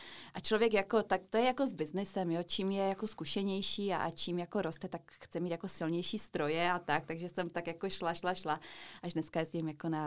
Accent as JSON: {"language": "Czech", "town": "Rychvald", "region": "Moravian-Silesian Region", "country": "Czechia", "said": "já jsem z Rychvaldu, pokud nikdo neví, kdo to je, tak je to taková vesnice u Karviné. nebo jako město, všem Rychvaďákům se omlouvám, město, obec. No a je to jako 15 kilometrů od Ostravy"}